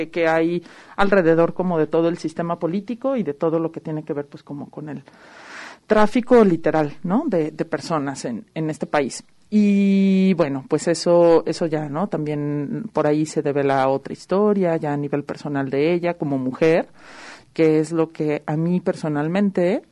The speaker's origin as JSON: {"language": "Spanish", "country": "Mexico", "said": "Por lo general, nosotros como mexicanos, pues somos muy convenientes."}